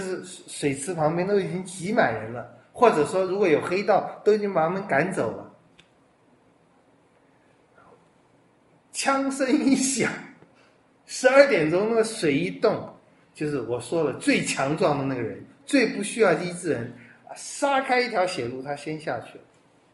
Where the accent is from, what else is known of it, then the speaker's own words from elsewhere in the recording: China; 各位，第一个下去以我们中国人是不是都在那里占位置